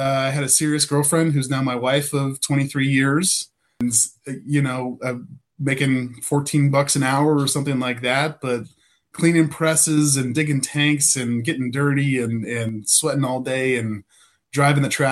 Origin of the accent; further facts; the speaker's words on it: St. Helena, California, United States; You know, I grew up in St. Helena, which is about 6 or 7 miles north of BD, where I'm sitting right now.